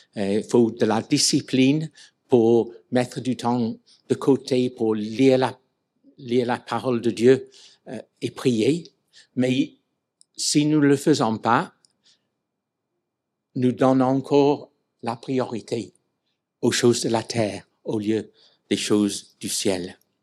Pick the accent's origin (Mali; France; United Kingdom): United Kingdom; England; French is a second language; de ma double nationalité. Je reste anglais, et il y a des traits évidents de mes origines. Donc, mon accent